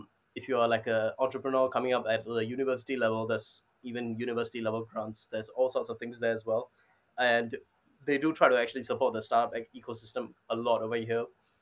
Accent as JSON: {"language": "English", "country": "Singapore", "tie": "born or raised there", "also_born_or_lived": "India", "said": "Yes, I am Singaporean. I was born in India. I came to Singapore in 2000, so I was 3 years old. I lived here for 24 years. I got my citizenship a few years back after army"}